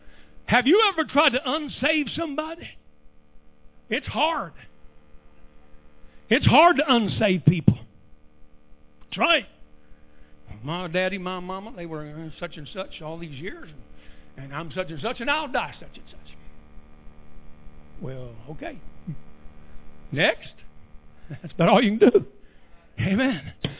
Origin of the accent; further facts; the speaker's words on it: United States; As an American, it stirs me up that somebody can attack our embassy and murder our ambassador and three Americans protecting him.